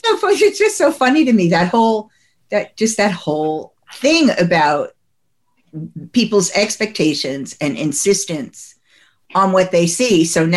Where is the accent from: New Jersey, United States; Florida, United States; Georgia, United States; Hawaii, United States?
New Jersey, United States; I come from New Jersey. I can shout, yo, get away with it.